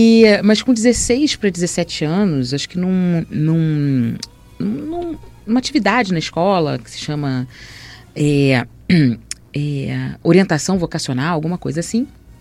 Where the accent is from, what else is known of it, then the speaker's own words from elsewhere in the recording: Rio de Janeiro, Brazil; E eu escolhi Vila Bela, é engraçado, né? Porque eu vim do Rio de Janeiro, o sotaque denuncia.